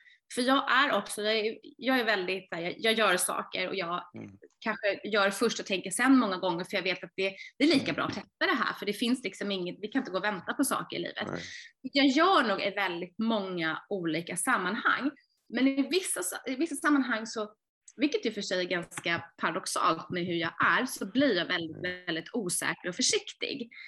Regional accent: Stuvsta, Stockholm County, Sweden; det är mitt barndomshem. Ett litet 30-talshus som ligger i beläget i Stuvsta. 10 minuter från Stockholm ungefär, med tåg. Och här har jag vuxit upp

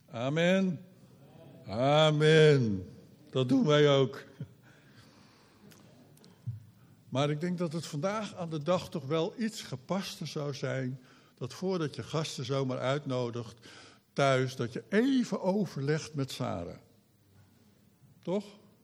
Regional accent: Netherlands; Dat doen wij als Nederlander.

